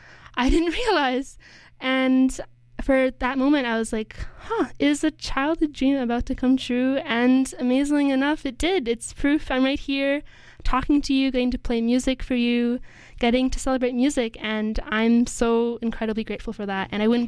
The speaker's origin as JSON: {"language": "English", "town": "Vancouver", "region": "British Columbia", "country": "Canada", "tie": "born or raised there", "also_born_or_lived": "Salt Spring Island, Canada", "said": "I grew up here in Vancouver, but I moved to Salt Spring Island for high school."}